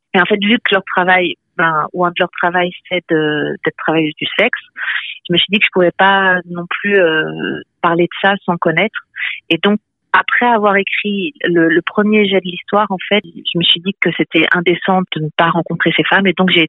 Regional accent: France; now in Belgium; moi, je suis française qui vit en Belgique depuis 24 ans. Donc, c'est vrai que ben, je connais les deux pays.

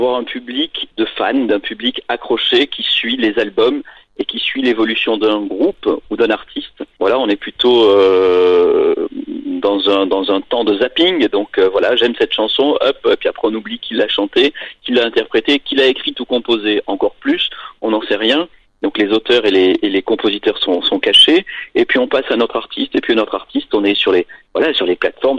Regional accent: south of France, France; puisque moi je viens du Sud aussi

